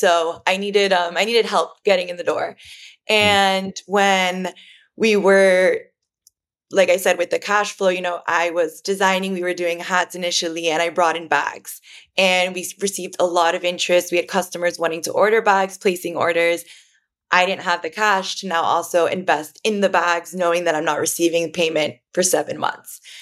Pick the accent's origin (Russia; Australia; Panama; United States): United States; Miami, Florida; growing up in Miami, our uniform was bathing suit cover-ups.